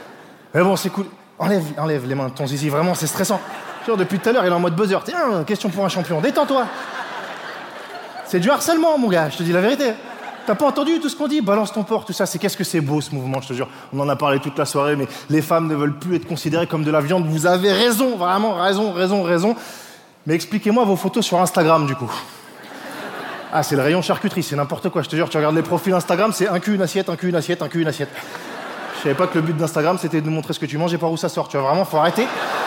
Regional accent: France; moi, je suis français

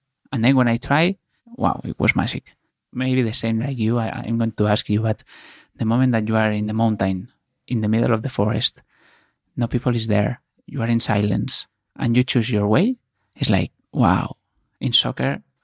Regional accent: Barcelona, Catalonia, Spain; So I'm from Barcelona. My team is Football Club Barcelona.

